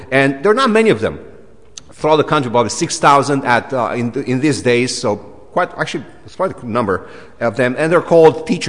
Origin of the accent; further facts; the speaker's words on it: Romania; You know, I'm from Romania. So in Romania, we don't really have Valentine's.